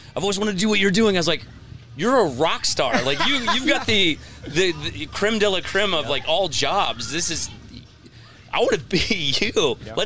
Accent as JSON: {"language": "English", "region": "Nebraska", "country": "United States", "tie": "born or raised there", "said": "I grew up in Nebraska, so I grew up country kid. And then, of course, I liked hip-hop because I was a white kid from the Midwest."}